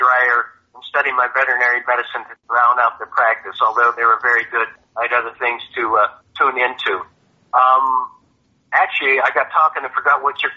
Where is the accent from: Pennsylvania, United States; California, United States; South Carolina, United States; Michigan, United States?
Michigan, United States; I said, yeah, I'm from Michigan.